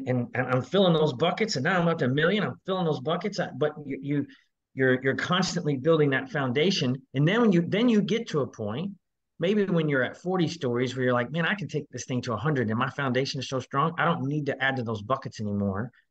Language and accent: English; Kentucky, United States; Yeah, hey, I'm from Kentucky, so don't let me break out some twang.